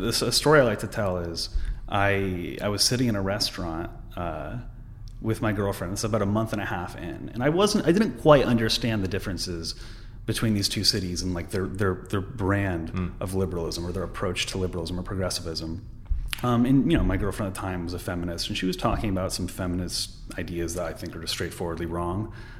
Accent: Lafayette, California, United States; also born or lived in Washington, D.C.; Yeah, I was born in Lafayette, which is in the East Bay. I was there at elementary school. Then we moved to the DC area after that.

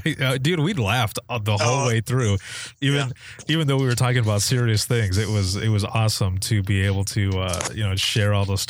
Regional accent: Michigan, United States; I hail from Michigan, however, Indiana puts on a really good show.

